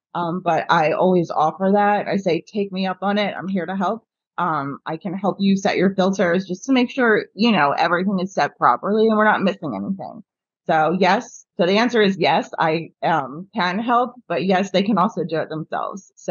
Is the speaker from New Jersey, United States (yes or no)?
yes; New Jersey, United States; So I'm from New Jersey. Marijuana in general now is legal here.